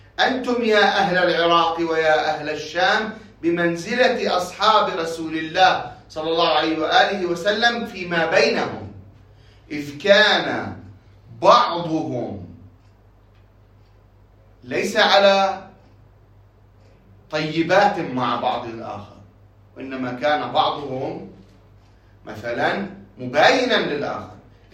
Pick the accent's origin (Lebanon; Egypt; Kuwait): Lebanon; عندنا في لبنان